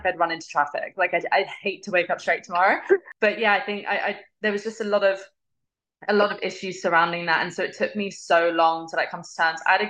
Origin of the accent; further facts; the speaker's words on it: Windsor, South East England, United Kingdom; So I grew up in Windsor. I don't know if you know it, but it's outside of London.